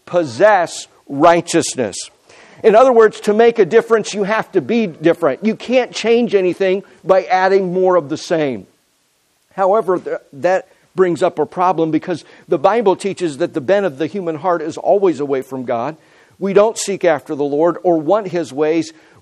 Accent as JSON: {"language": "English", "country": "United States", "said": "We do live in the greatest nation on the earth, and I am privileged, we all are, to be called Americans. I've been outside of my country, my home country, for a handful of times."}